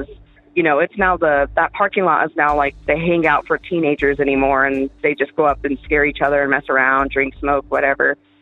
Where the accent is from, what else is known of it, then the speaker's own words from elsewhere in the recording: Colorado Springs, Colorado, United States; I'm from Colorado Springs, and I have a hometown legend for you.